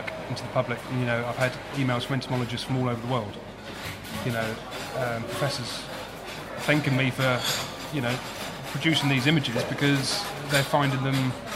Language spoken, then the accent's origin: English; London, United Kingdom; I'm surrounded by nature day in, day out. And it's I'm a city boy, essentially. I grew up in London, and, you know, I lived in London most of my life. We only moved out a short while ago.